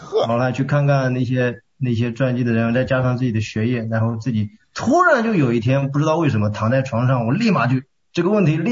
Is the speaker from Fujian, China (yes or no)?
no; Henan, China; 对，河南，我是。